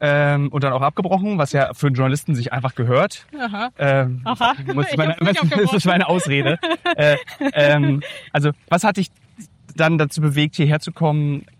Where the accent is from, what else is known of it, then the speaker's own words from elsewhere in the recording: Berlin, Germany; als Berliner